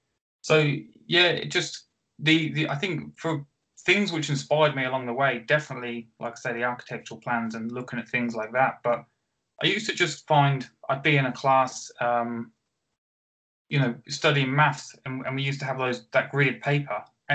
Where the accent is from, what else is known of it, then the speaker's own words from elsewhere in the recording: Northampton, East Midlands, United Kingdom; I'm from Northampton, so Northampton boy